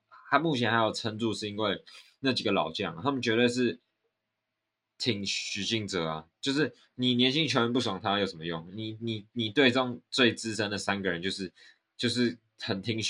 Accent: Taipei, Taiwan; 我也是台北的，我也是来自台北

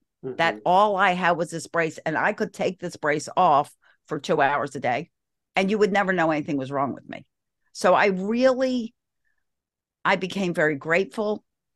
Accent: Baltimore, Maryland, United States; I am. Born and bred in Baltimore. And still Baltimore. Here in Glen Burnie.

